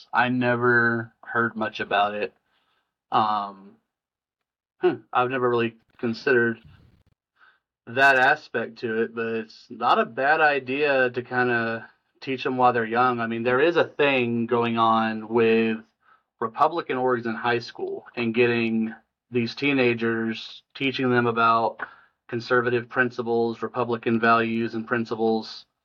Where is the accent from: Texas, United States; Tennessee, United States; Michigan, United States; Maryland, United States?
Texas, United States; Lubbock; Yeah, so I'm from Lubbock. And at some point in my life, I went to South Plains College.